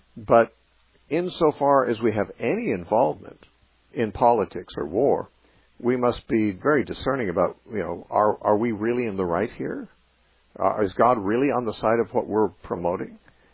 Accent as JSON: {"language": "English", "country": "United States", "said": "And although I'm an American, I'm glad to be an American. I'm certainly thankful to be in this country."}